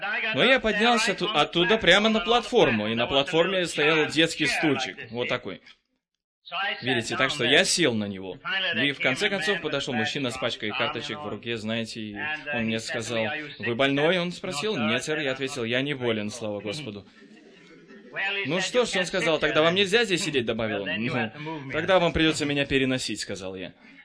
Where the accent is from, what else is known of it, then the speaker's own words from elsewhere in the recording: Sweden; also born or lived in New York, United States; Прежде всего, я хотел бы вам сказать, что я швед. Я родился не в Америке, я родился в Швеции